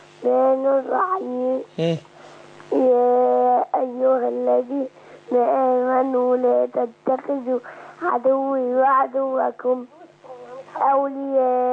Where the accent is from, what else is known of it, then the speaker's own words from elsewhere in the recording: Giza, Giza Governorate, Egypt; من الجيزة.